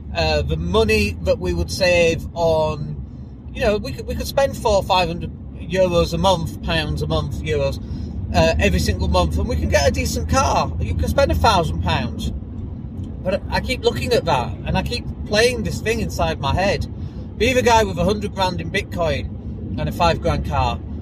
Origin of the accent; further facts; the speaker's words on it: England, United Kingdom; But I'm still English and I'm still from Britain